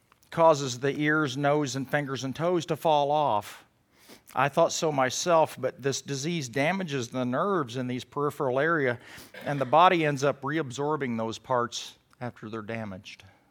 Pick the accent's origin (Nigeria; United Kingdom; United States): United States; Texas; When I was a kid growing up in Texas, I used to mess with armadillos because you can catch them.